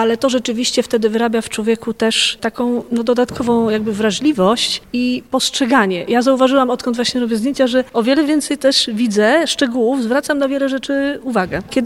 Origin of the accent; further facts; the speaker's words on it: Puławy, Lublin Voivodeship, Poland; born there; Tak, urodziłam się w Puławach.